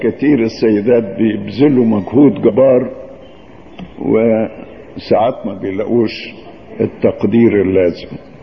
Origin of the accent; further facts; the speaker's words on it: Upper Egypt, Egypt; ده عندنا في الصعيد